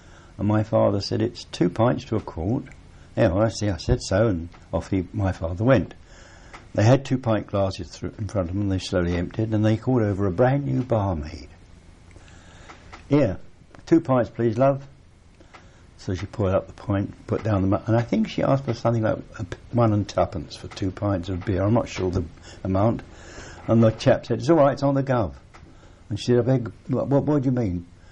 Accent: London, United Kingdom; I was born on the Isle of Dogs in 1922 in a pub called the Builder's Arms. But I moved out of it when I was about 2 months old and spent the rest of my growing up in the Prince of Wales in Acne, down the River Lee

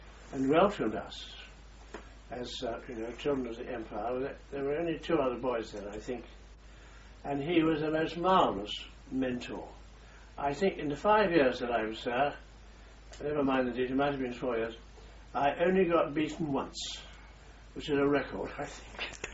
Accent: Hong Kong; born there; I was born in Hong Kong on the 29th of October, 1920.

